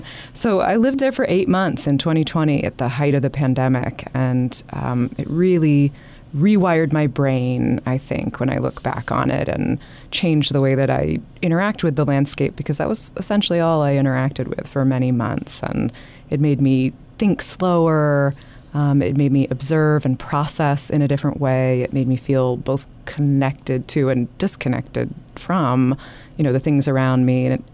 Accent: Appalachia, United States; the way also I learned to experience and love and try to care for the landscape growing up in the Appalachians.

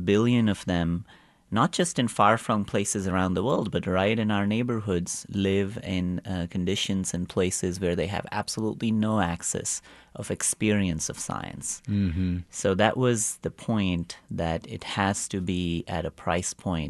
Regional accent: India; You know, I grew up in India

